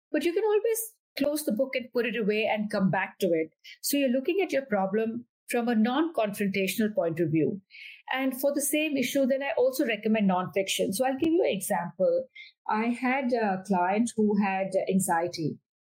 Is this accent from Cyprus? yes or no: no; Delhi, India; I grew up in Delhi.